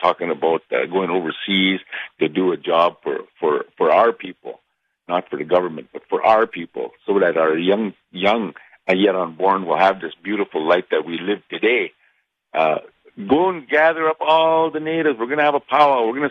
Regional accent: Saskatchewan, Canada; I always say I'm from Regina because nobody knows where I'm going to be from, Momart.

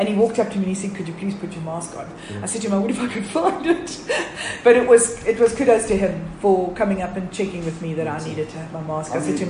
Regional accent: Johannesburg, Gauteng, South Africa; We're from Joburg.

